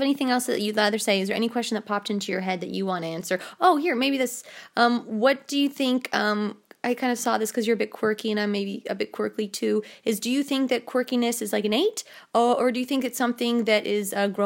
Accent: Canada; well, I'm Canadian, so we didn't do that.

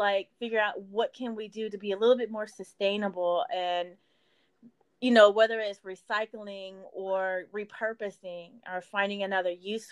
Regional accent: Shreveport, Louisiana, United States; I'm from Shreveport, so that's

